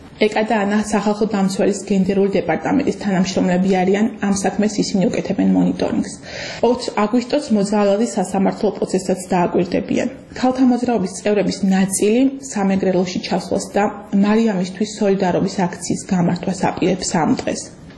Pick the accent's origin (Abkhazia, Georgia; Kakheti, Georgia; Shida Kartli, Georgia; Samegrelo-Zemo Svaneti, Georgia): Kakheti, Georgia; Akhmeta; born or raised there